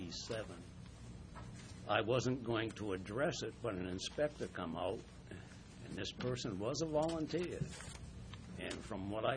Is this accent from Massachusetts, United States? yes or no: yes; Massachusetts, United States; I'm from Massachusetts. As a matter of fact, Rachel's getting married. Her husband to be is from my hometown.